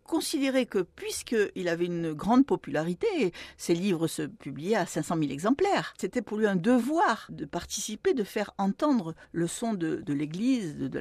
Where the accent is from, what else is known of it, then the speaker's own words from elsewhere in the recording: Algeria; now in Toulouse, France; moi, je suis rapatriée d'Algérie